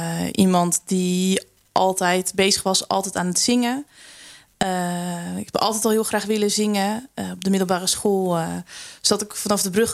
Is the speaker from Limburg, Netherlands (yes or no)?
no; Zeewolde, Flevoland, Netherlands; En ik ben geboren en getogen in Zeewolde. Ja. … Die hier ook meer dan 30 jaar verloskundige is geweest. Hier met veel plezier opgegroeid.